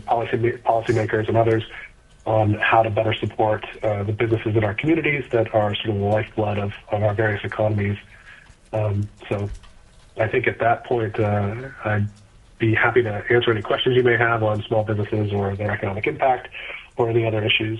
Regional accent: Anchorage, Alaska, United States; since I was, growing up in Anchorage.

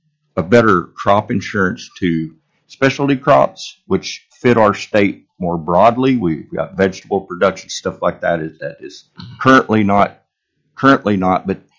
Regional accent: Delta Junction, Alaska, United States; I'm from Delta Junction, Alaska, where I own a beef cattle ranch and raise most of my own feed.

